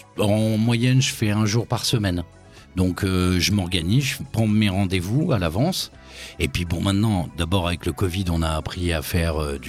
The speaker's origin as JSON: {"language": "French", "town": "Paris", "region": "Île-de-France", "country": "France", "tie": "born or raised there", "said": "Je suis parisien, moi, je suis né à Paris."}